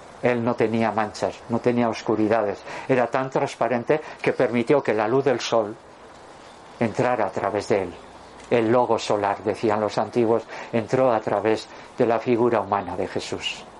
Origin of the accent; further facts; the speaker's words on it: Durango, Basque Country, Spain; Carmelo Cedrún, que además era de mi pueblo, de Durango.